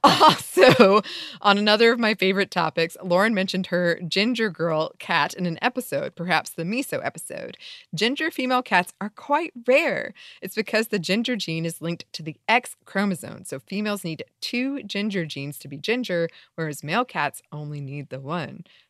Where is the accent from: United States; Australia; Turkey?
Australia; I'm Australian, and as a true stereotype, I absolutely love spiders.